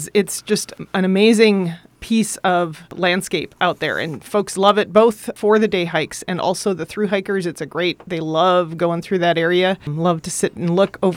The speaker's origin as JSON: {"language": "English", "region": "Minnesota", "country": "United States", "tie": "born or raised there", "said": "I grew up in Minnesota, but I came here most recently from Washington State"}